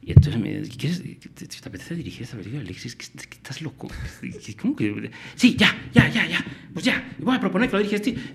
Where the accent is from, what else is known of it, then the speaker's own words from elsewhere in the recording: Pamplona, Navarre, Spain; Llega Navidad, me voy a Pamplona, me voy a mi pueblo, todo bien.